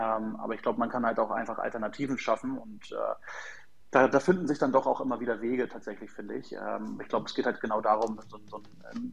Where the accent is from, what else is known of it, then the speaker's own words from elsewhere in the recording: Hamburg, Germany; Aber bei uns in Hamburg war es dann immer eigentlich so, dass alle dann miteinander zum Beispiel Karten gespielt haben